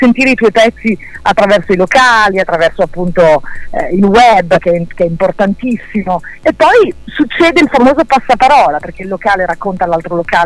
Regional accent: Bologna, Emilia-Romagna, Italy; io in Italia nasco, cresco, ci vivo, sono bolognese nonostante abbia un incarnato molto colorato e origini eritree

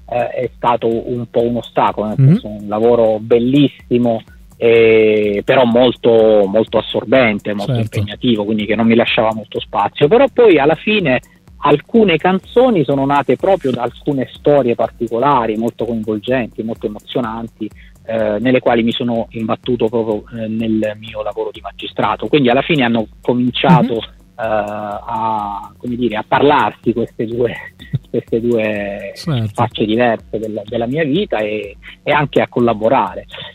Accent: Taranto, Apulia, Italy; now in Bologna, Italy; a Taranto, che è la mia città d'origine, e poi a Bologna, che è la città dove attualmente vivo

